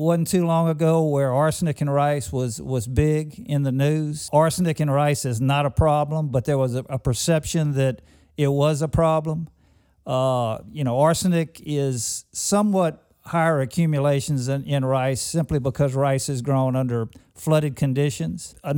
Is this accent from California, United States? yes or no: no; Louisiana, United States; I mean, you know, I'm from South Louisiana